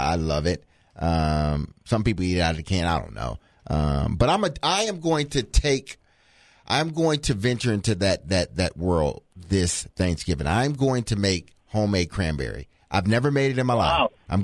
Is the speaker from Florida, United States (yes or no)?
no; Detroit, Michigan, United States; growing up in Detroit, that was the one day that it was almost an automatic win for the Lions.